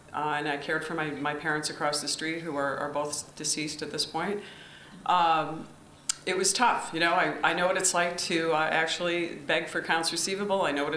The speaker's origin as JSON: {"language": "English", "town": "New Hartford", "region": "New York", "country": "United States", "tie": "born or raised there", "said": "I'm born and raised in Utica area, New Hartford. I live across the street from the house I grew up in."}